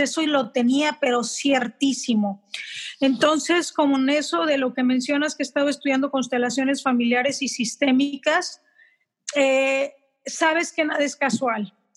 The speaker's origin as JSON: {"language": "Spanish", "town": "Sabinas", "region": "Coahuila", "country": "Mexico", "tie": "born or raised there", "said": "soy de Sabinas, Coahuila, México. Nací en Rosita, que es una ciudad enseguida de aquí, de la ciudad donde yo vivo, que es donde había hospitales en aquel entonces. Entonces, la generación del 71, más o menos, ahí nacíamos."}